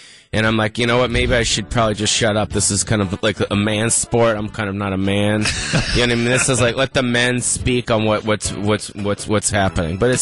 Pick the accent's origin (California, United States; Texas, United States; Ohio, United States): California, United States; West Hollywood; You know, my best friend as a child growing up, I grew up on the Sunset Strip.